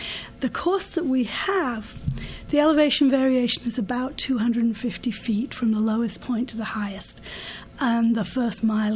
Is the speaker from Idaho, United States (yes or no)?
no; Massachusetts, United States; moved away as an adult; now in Winslow, United States; Yeah. Actually, a little east of Boston.